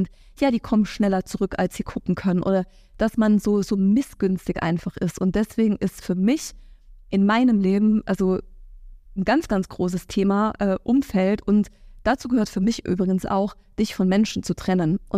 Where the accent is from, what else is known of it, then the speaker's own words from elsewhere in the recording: Thuringia, Germany; immer wenn ich da in unser Dörfchen da nach Thüringen gehe, das ist auch meine Heimat und das sind meine Wurzeln und da komme ich her und das kann ich auch nicht verleugnen